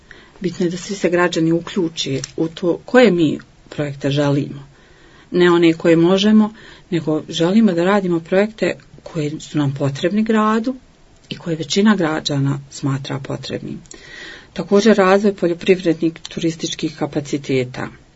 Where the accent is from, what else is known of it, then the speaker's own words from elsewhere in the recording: Vareš, Federation of Bosnia and Herzegovina, Bosnia & Herzegovina; rođena sam u Varešu gdje sam odrasla i danas tu živim sa svojom obitelji.